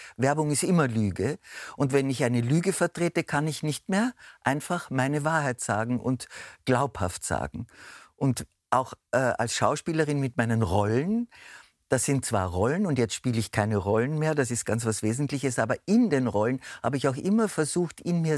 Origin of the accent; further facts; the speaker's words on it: Vienna, Austria; du bist aufgewachsen da in Floridsdorf in dem Arbeiterbezirk und so ärmlich.